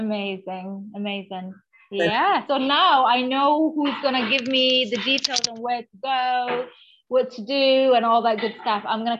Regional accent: Kenya; but I was born in Kenya, grew up in Kenya, East Africa, and I am Kenyan.

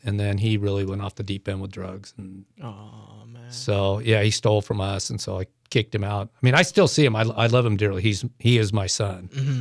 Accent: San Francisco, California, United States; also born or lived in Newport, Oregon; now in Eugene, United States; I grew up in San Francisco, California.

